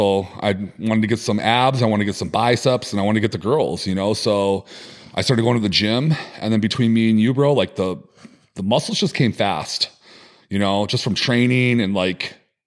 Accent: Cleveland, Ohio, United States; like I'm from Cleveland, Ohio, and nobody around me dieted or competed or, you know, lived that fitness lifestyle.

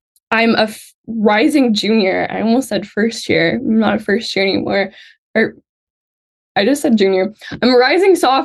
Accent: Waynesville, Missouri, United States; Yeah, so I'm from Waynesville, Missouri, which is sort of a neighboring adjoining town to Fort Leonard, Missouri.

